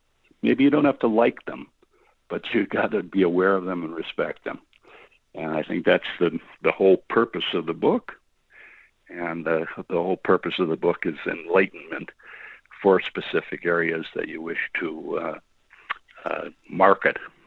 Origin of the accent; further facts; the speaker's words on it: United States; There's so many American companies, and I'm an American, so I can't act like writing a book of this nature that it applies to everybody equally.